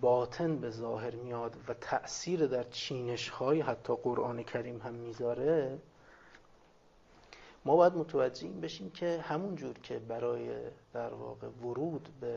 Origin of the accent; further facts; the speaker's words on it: Tehran, Tehran Province, Iran; also born or lived in Qom; now in Najaf, Iraq; حالا من اهل تهران هستم اصالتا، توی قم با ایشون دیدار داشتم بعد از اینکه 7 8 سال قم بودیم بعد اومدیم نجف